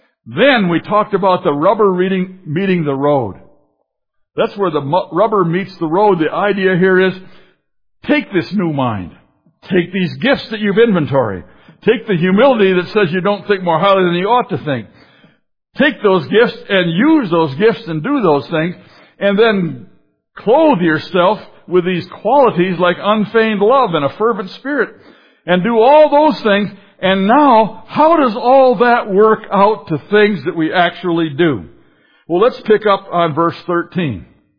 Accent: Wisconsin, United States; When I was in Vietnam, I was a lieutenant from Wisconsin.

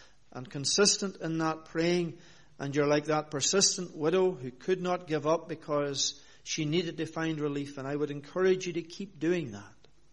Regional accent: Northern Ireland, United Kingdom; That's the environment that I grew up in Northern Ireland, in the Reformed Presbyterian Church there.

